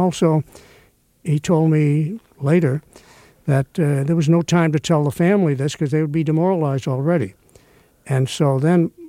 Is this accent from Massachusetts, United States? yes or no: yes; Stoneham, Massachusetts, United States; when I was a kid growing up in Stoneham, Massachusetts